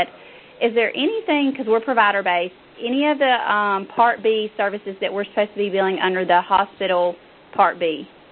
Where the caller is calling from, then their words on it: Blountstown, Florida, United States; Blountstown, Florida.